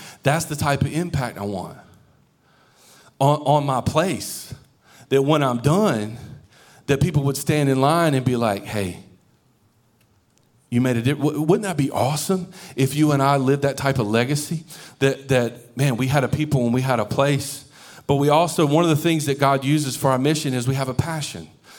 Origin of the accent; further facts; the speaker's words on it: Stepney, Connecticut, United States; I grew up in Stepney. I grew up in this little town. Beautiful. Loved it.